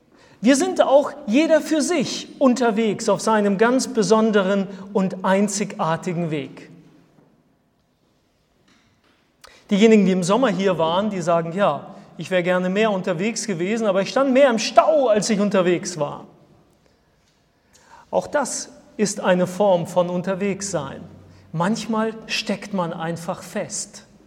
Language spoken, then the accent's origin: German; Germany; now in Spain; Als ich im Oktober in Deutschland war zum Geburtstag meiner Mutter, habe ich gemerkt, ich bin nicht mehr zu Hause dort, wo ich aufgewachsen bin.